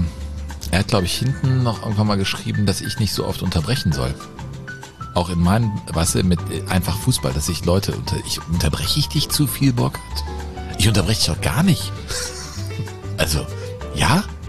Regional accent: Germany; ich bin am Rhein groß geworden.

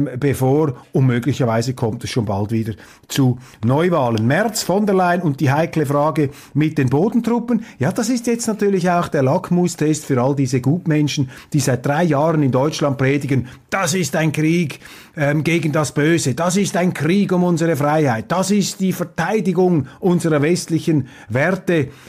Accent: Switzerland; Als Schweizer sind wir da etwas in Sicherheit, in relativer Sicherheit

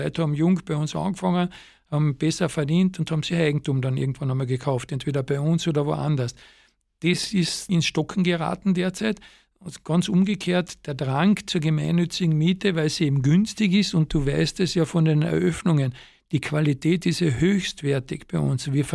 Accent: Villach, Carinthia, Austria; also in meiner Heimat zum Beispiel in Villach

